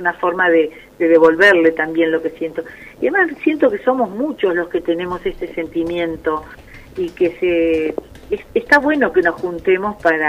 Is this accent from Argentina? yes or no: yes; Entre Ríos, Argentina; born there; now in Tandil, Argentina; Yo en mi caso nací en Entre Ríos, pero hace 30 años que estoy acá